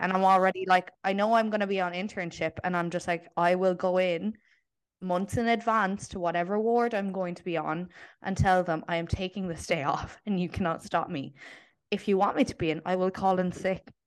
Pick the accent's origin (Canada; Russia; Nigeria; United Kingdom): Canada; born there; I was born in Canada